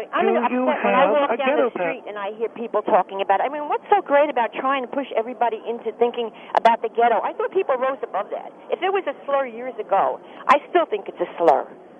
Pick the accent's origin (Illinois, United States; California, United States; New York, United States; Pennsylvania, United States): New York, United States; Brooklyn; I was born and raised in Brooklyn. I'm very street smart.